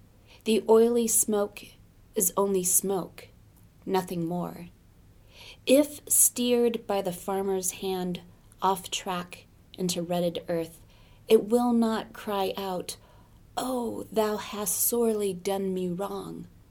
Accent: Salem, Oregon, United States; Well, I'm from Salem, Oregon.

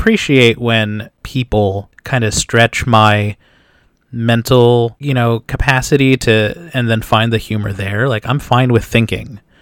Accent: Philadelphia, Pennsylvania, United States; But no, I grew up in North Philly.

